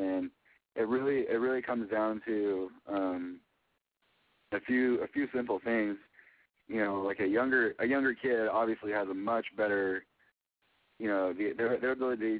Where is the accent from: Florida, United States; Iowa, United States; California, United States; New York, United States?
California, United States; Napa; And so then I moved back home to my hometown of Napa Valley, California.